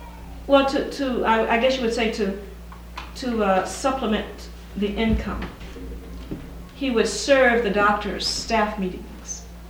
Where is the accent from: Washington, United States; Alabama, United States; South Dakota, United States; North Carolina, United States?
Alabama, United States; Mobile; also born or lived in California; I was born in Mobile, Alabama a few years ago, and I grew up there. I've lived in California 25 years. I grew up in a family of 9 children.